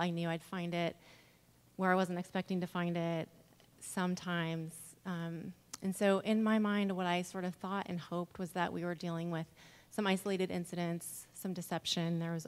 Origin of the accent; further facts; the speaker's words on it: Tacoma, Washington, United States; I am from Tacoma, Washington, outside Seattle. And I went to college in California